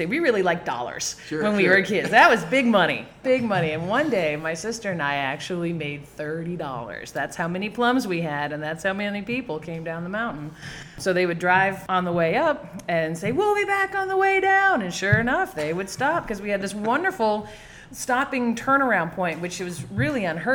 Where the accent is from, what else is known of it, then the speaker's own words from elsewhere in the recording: Maui, Hawaii, United States; born there; So I was born in Maui.